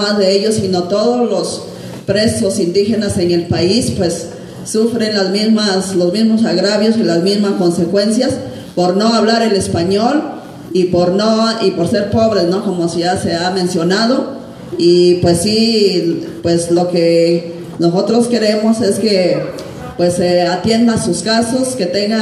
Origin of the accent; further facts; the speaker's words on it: Oaxaca, Mexico; somos de Oaxaca, del Observatorio de Derechos Humanos de los Pueblos